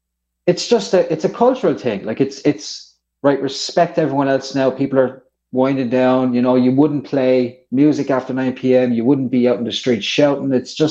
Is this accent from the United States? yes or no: no; Ireland; This was the social contract that we all understood growing up in Ireland